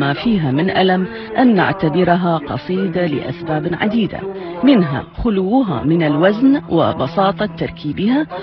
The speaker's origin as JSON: {"language": "Arabic", "country": "Iraq", "accent": "Iraqi", "moved": "yes", "lives_now": "Hamburg, Germany", "said": "ولم أعرف في الحقيقة كم أحب لهجتي العراقية إلا بعد أن وصلت إلى هامبورغ منفاي الحالي منذ 3 سنوات."}